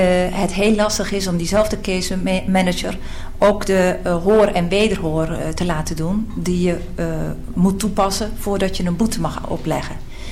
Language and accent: Dutch; Netherlands; accent: Dutch; Ja, goed, dan was ik wellicht met mijn Nederlandse tongval ook aan de orde gekomen.